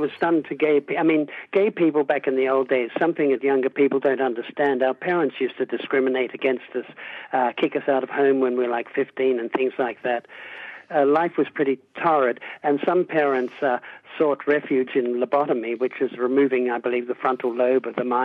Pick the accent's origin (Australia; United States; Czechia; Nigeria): Australia; moved away; And for me as an Australian, heartbreaking. I had always said to Americans, I'd always compared our governments and said our country was better than theirs as far as government. And we at that point left Australia.